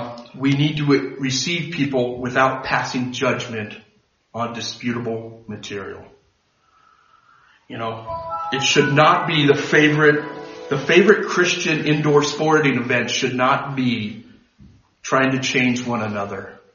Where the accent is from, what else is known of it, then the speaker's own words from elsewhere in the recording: United States; So I don't just say, well, I'm American, I'm going to put it on the floor, whether you like it or not.